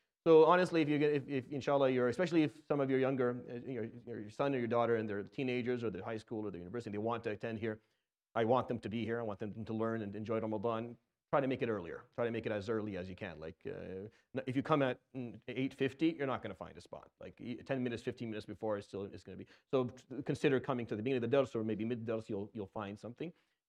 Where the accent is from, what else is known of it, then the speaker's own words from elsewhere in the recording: Syria; I grew up in Syria.